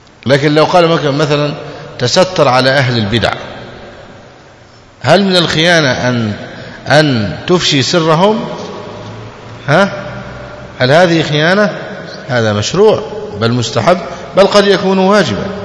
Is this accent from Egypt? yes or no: yes; Egypt; أما عندنا في مصر مثلا لو لقيت شقة أربع غرف أو خمس غرف يقولوا ما شاء الله